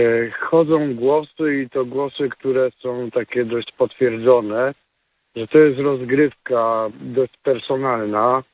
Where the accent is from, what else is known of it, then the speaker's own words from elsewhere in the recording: Kraków, Lesser Poland, Poland; Ja jestem z Krakowa osobiście.